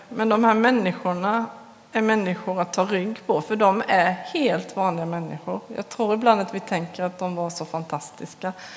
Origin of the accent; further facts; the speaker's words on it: Småland, Sweden; Vilken tur att vi är smålänningar. För vi har väl lite där i oss.